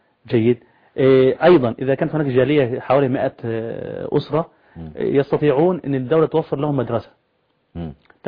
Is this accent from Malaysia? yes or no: no; Egypt; صرنا لما نمشي في اوروبا الان يعني لا نقول اننا مصريون